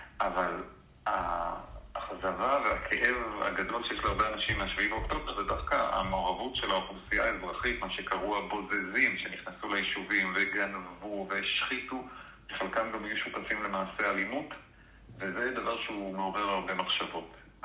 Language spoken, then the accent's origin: Hebrew; Northern District, Israel; אמנם בכמעט עשור האחרון, מוקד החיים שלי בנחל עוז, אבל בתור ילד אני גדלתי בגבול הצפון, אבא שלי היה איש צבא, שירת בלבנון, כל הילדות שלי הייתה במקומות שעכשיו מופגזים לאורך הגזרה הזאת